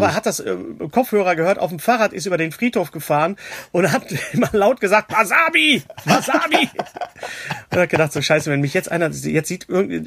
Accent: Leipzig, Saxony, Germany; born there; habe ich in Leipzig gespielt, in deiner Heimatstadt, in meiner Geburtsstadt

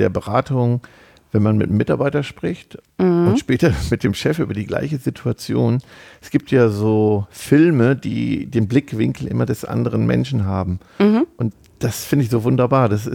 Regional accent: North Rhine-Westphalia, Germany; wir kommen ja aus Ostwestfalen

